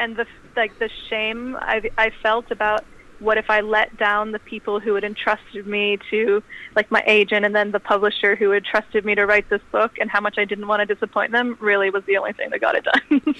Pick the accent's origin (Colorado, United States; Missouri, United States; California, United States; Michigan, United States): California, United States; also born or lived in London; I was born in London, but I grew up in California. Aye. But then I came back to the UK to do grad school and to start my career, and now I've only just moved back to the US.